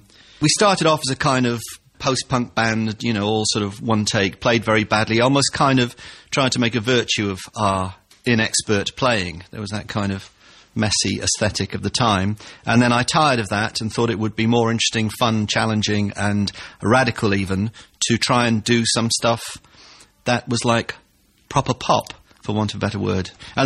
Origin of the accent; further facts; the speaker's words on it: Cwmbran, Wales, United Kingdom; I grew up in South Wales in a new town called Cwmbran.